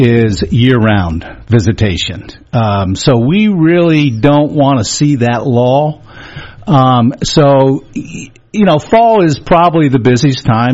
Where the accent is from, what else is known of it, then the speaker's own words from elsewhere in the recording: Harrisburg, Pennsylvania, United States; Yeah, well, I'm a native Pennsylvanian. I grew up high schooled in the Harrisburg area, graduated from Penn State 1980, so I consider this home.